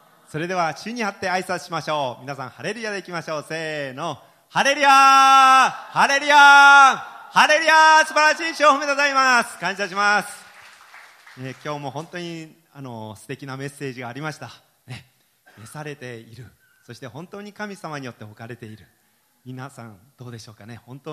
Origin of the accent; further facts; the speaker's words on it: Hiroshima, Japan; also born or lived in Yamaguchi; 私山口県で生まれたので、そして広島で育ったので、その昔のところをちょっと見に行ってこうということで行ってきました。